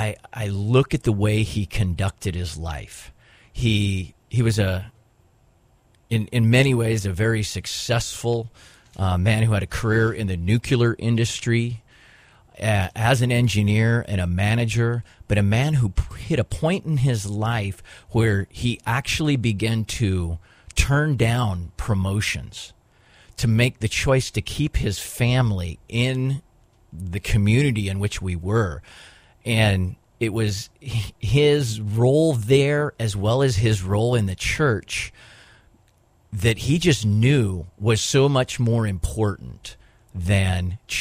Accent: Richland, Washington, United States; I was born in Richland, Washington, which is down in the southeast corner of the state. So many people hear Washington State, and they think of Seattle, green. I grew up in the desert.

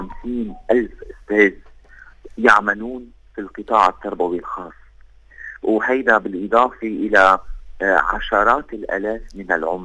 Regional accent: Lebanon; ويرحم بلدنا لبنان ومواطنينا

